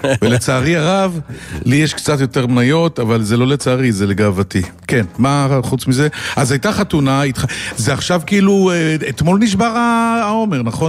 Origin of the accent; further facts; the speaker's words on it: Holon, Tel Aviv District, Israel; אני מסתובב, אני בא, אני גדלתי בחולון, זה לא...